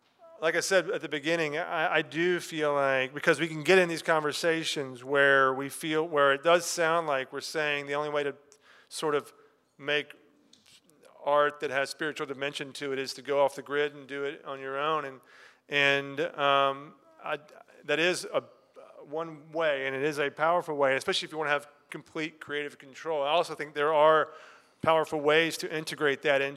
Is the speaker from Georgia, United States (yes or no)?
yes; Georgia, United States; Lots of folks in Georgia are Christian, and so I'm from Georgia.